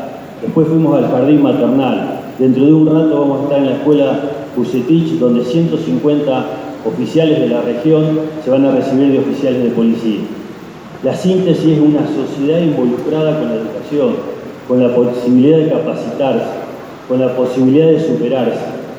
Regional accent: Rojas, Buenos Aires Province, Argentina; tanto los rojenses como los argentinos nos estamos mereciendo

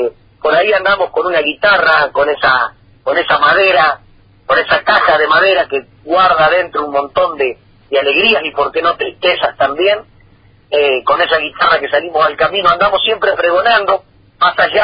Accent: Rojas, Buenos Aires Province, Argentina; le digo que soy de Rojas y que … Así que siempre va, viaja, está conmigo ese pago de Rojas. Así que en fechas tan importantes como esta, por más que uno esté o no esté, siempre anda nombrando su pago, agradecido de la vida de haber nacido ahí

